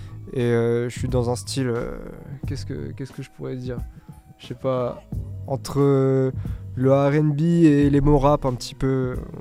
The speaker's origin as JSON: {"language": "French", "region": "Île-de-France", "country": "France", "said": "Après, je viens pas de Mantes, je viens plus du 7-8 à côté du 9-2, on va dire."}